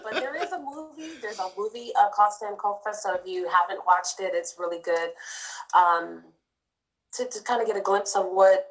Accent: Savannah, Georgia, United States; now in Anchorage, United States; I am from Savannah, Georgia. I have been here in Anchorage, Alaska for the past 16 years.

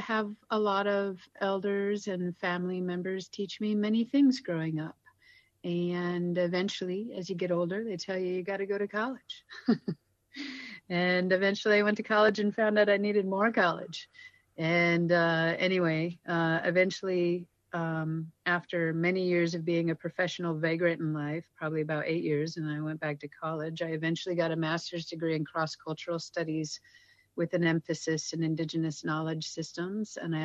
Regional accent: Wrangell, Alaska, United States; now in Juneau, United States; I'm from the Snail House. I was born and raised in Wrangell, and my Kawun lineage come in from Glacier Bay, from the Huna area, but I reside in Juno now, and I belong to a very large multicultural family.

